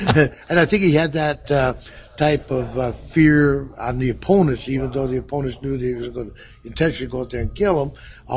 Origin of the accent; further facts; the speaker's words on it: Canada; I'm not from the Soviet. I'm a Canadian boy, you know.